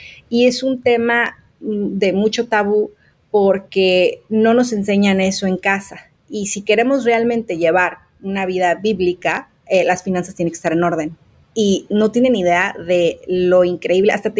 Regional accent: Mexico; Yo soy de México y en México este es de los seguros es un tabú

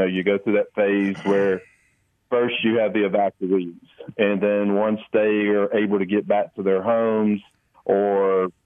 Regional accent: Alabama, United States; I'm from Alabama. I've only been over here for about a year.

